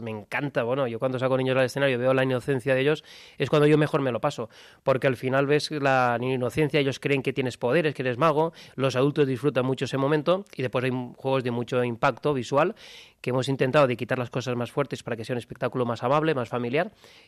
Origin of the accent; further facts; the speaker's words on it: Spain; tengo aspecto como si fuera medio escocés, medio español, y la verdad que no, soy español y me encanta ser español y me siento muy de aquí